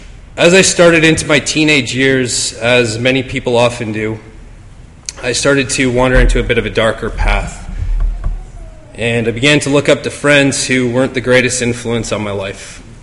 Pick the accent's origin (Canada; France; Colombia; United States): Canada; Windsor, Ontario; born there; I was born here in Windsor, Ontario, into the lives of two young parents